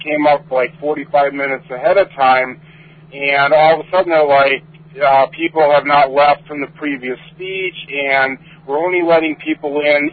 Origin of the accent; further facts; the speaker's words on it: Stony Brook, New York, United States; From Stony Brook.